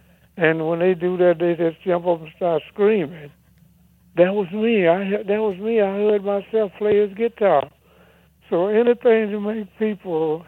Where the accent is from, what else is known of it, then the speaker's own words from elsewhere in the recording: Louisiana, United States; Well, I'm from Louisiana.